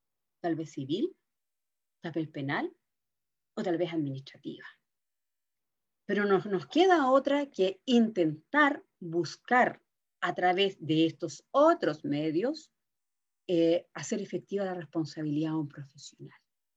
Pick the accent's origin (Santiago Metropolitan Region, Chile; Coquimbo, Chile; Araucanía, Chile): Araucanía, Chile; Temuco; Yo soy de Temuco, un pueblo al sur de mi país, a 650 kilómetros de acá de la capital.